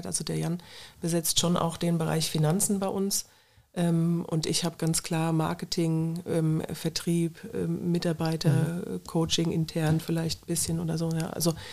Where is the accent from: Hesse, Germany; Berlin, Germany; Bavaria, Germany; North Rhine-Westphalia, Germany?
Hesse, Germany; Nauheim; Also ich komme aus Nauheim und meine Eltern, die hatten Landwirtschaft, einen landwirtschaftlichen Vollerwerbsbetrieb in der Bahnhofstraße.